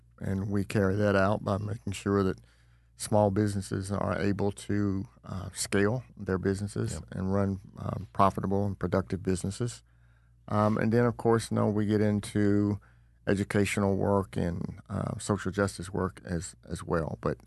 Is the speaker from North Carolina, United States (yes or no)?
yes; Cary, North Carolina, United States; now in Tennessee, United States; I'm just a kid from the tobacco fields of North Carolina. All right. I grew up in the Raleigh-Durham area, a little town called Cary. Went to Cary High School there